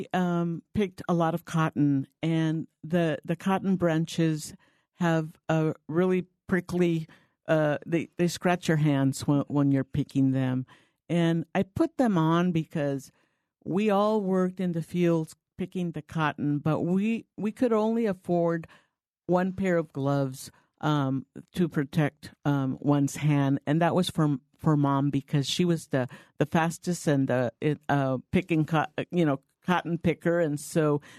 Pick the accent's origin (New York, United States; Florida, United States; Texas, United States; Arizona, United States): Arizona, United States; Guadalupe; I grew up in Guadalupe, and we grew up working in the fields that are now the city of Gilbert, east of Chandler, and in the West Valley as well